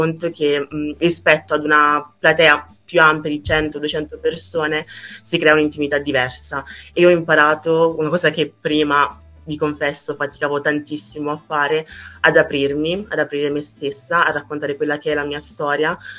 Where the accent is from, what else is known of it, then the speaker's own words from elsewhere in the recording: Nigeria; now in Italy; per il mio paese d'origine, non ero abbastanza nigeriana, poi non potevo essere abbastanza italiana per quello che ero fuori.